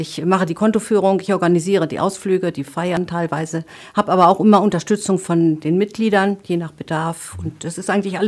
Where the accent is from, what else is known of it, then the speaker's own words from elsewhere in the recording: Northern Germany, Germany; now in Westphalia, Germany; ich neu in Westfalen war. Ich komme aus Norddeutschland